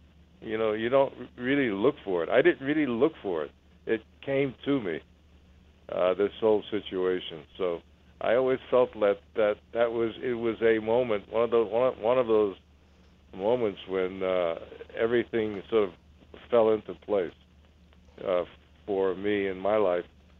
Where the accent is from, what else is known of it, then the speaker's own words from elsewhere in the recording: New York City, New York, United States; now in California, United States; I'm from New York City. And I did a lot of stage work in New York City